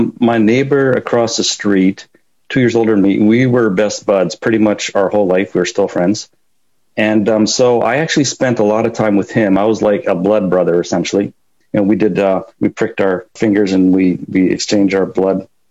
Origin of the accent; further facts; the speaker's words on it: Winnipeg, Manitoba, Canada; I'm from Winnipeg, more affectionately known as Winterpeg. But up in Canada, right in the center of Canada, you know, just above North Dakota.